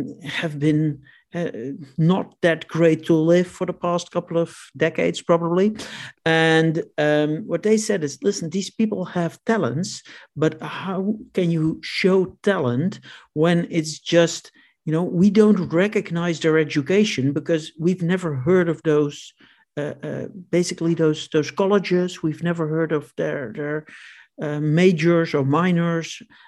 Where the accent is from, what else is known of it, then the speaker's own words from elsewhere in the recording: Netherlands; English is a second language; I am from the Netherlands.